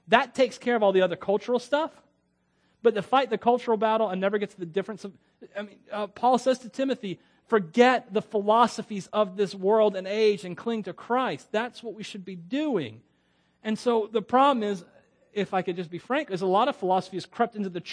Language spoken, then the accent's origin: English; Miami, Florida, United States; also born or lived in Wauchula; My mom, we lived, I was born in Miami. My dad moved us to Wachula until I was about one.